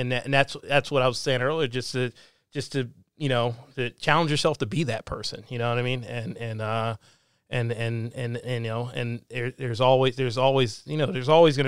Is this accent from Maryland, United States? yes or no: yes; Columbia, Maryland, United States; And I grew up in a place called Columbia, Maryland. It's right in between Baltimore and DC. And it was very, very diverse from growing up.